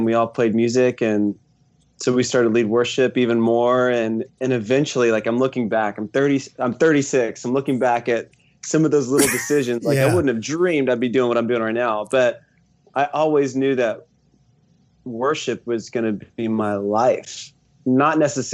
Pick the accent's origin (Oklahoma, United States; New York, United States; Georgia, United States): Georgia, United States; Atlanta; I grew up in Atlanta. So like my family's in Atlanta. My wife's family is here as well. And I grew up the son of a preacher, man.